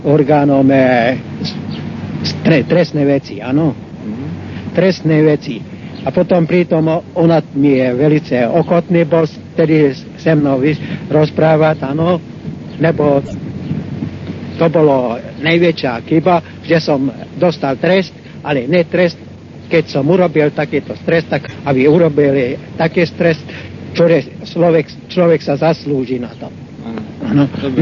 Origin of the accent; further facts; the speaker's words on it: Komárno, Nitra Region, Slovakia; Slovak is a second language; Ja som z Komárny, z maďarskej z národnosti